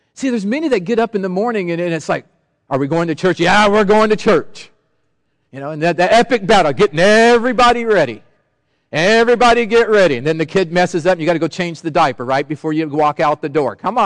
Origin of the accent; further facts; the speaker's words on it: Sacramento, California, United States; I grew up in Sacramento in this pancake house.